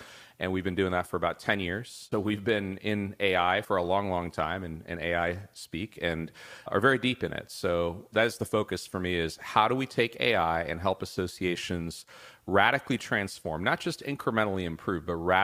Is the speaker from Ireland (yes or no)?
no; California, United States; so I'm from California, grew up in Silicon Valley, been programming computers since I was in single digit years